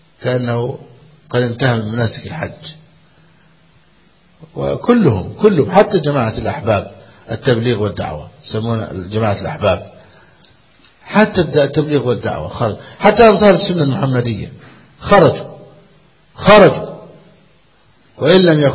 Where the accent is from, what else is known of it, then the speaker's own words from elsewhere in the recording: Egypt; الحمد لله الذي عافانا وعافى بلادنا مصر من هذه الفتنة